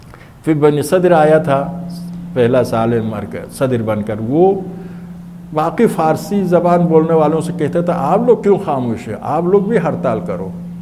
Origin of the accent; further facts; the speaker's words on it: Najaf, Najaf Governorate, Iraq; وہاں پر ایران عراق میں نہیں تھا، میں تو نجف میں میرا بچپن لڑکپن گزرا ہے.